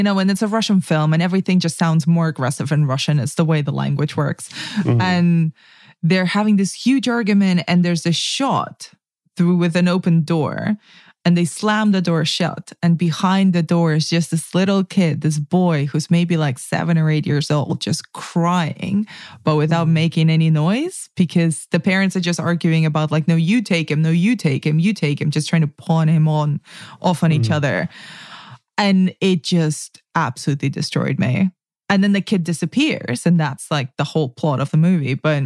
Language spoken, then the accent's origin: English; Spain; So I grew up in Spain. And okay. I moved there when I was very, very small, and I started school there, and I didn't know the language.